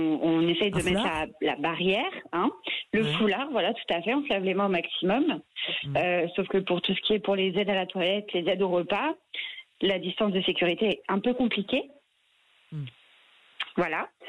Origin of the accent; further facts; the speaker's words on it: Rennes, Brittany, France; je viens de Rennes.